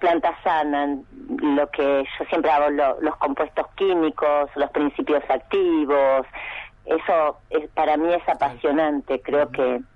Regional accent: María Grande, Entre Ríos, Argentina; Yo nací en Entre Ríos, en un pueblo cerca de la capital de Entre Ríos, que es Paraná. El pueblo se llama María Grande, y me crié en contacto con la naturaleza.

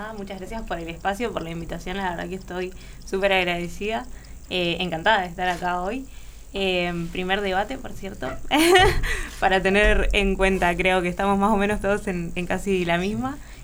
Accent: Argentina; los fondos que tenemos como Argentina se deben concentrar sobre todo en la educación

